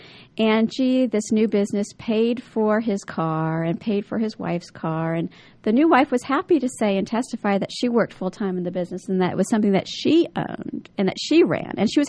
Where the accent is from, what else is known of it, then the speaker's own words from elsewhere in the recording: California, United States; well, and I was raised in California, and it's a lot different there